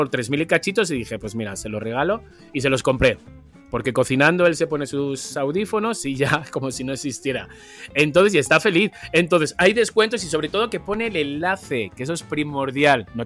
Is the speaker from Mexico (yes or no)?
yes; Mexico; aunque te vayas lejos, sigues siendo mexicana y los mexicanos no sabemos buscar